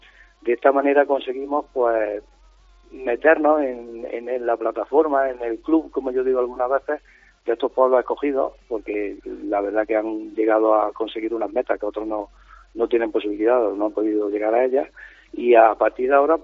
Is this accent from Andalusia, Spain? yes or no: yes; Baños de la Encina, Andalusia, Spain; Muchas gracias a vosotros por contar con mi pueblo.